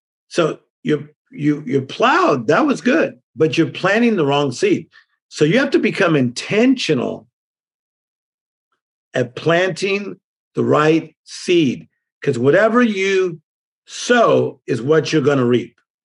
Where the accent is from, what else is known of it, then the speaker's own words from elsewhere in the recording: Compton, California, United States; I'm from Compton. I was listening